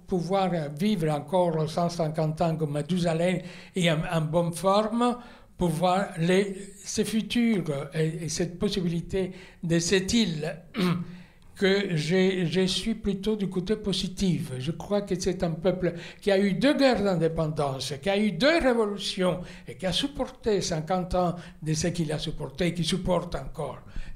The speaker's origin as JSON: {"language": "French", "country": "Cuba", "tie": "born or raised there", "moved": "yes", "said": "Mes années Cuba, c'est en fait, je voulais parler de pourquoi j'ai quitté Cuba, voilà. Et aussi comment j'ai vécu très peu Cuba, tout petit, après adolescent, etc."}